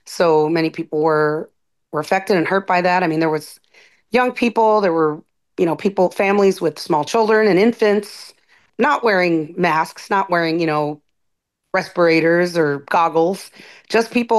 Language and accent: English; Chicago, Illinois, United States; I grew up in South Chicago, which is another neighborhood a little north of here, which once had all of the, you know, big steel mills and industry.